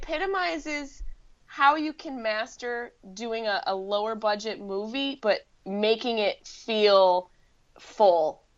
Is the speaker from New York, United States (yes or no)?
yes; Syracuse, New York, United States; accent: Syracuse; Yeah, upstate New York. Can you hear it? I have a little Syracuse accent